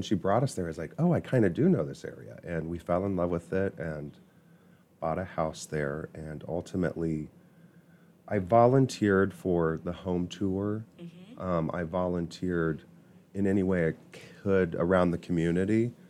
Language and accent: English; New Palestine, Indiana, United States; I guess being a gay child in where I grew up in New Palestine, there wasn't really any place that I felt like was home